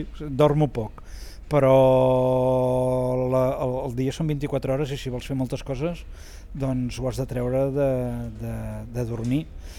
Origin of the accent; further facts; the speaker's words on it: Barcelona, Catalonia, Spain; perquè jo sóc de Barcelona i assisteixo a tot el que puc del Liceu